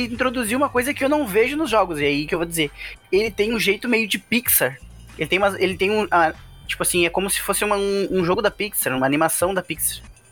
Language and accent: Portuguese; Rio Grande do Sul, Brazil; A gente é gaúcho, a gente fala lomba, tá?